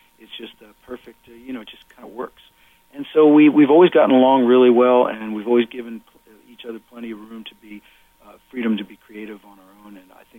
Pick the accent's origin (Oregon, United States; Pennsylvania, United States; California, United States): Pennsylvania, United States; Well, you know, even though we grew up, I grew up in Pennsylvania, you know, most of the bulk of my family was back in New York